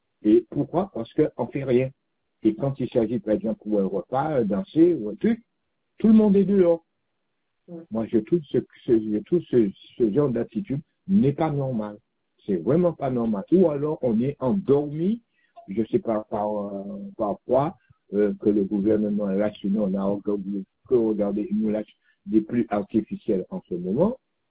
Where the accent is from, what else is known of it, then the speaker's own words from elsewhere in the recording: Guadeloupe, France; Moi, je suis guadeloupéen, ma femme, elle est européenne. Mais je prends mon cas, c'est pas normal que je vis en Guadeloupe, parce que moi, quand j'étais petit en Guadeloupe